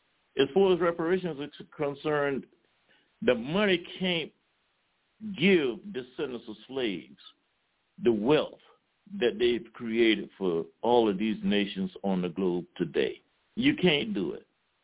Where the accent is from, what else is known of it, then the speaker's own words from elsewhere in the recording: New Orleans, Louisiana, United States; I'm like Warren, I can't understand it, but I'm from New Orleans.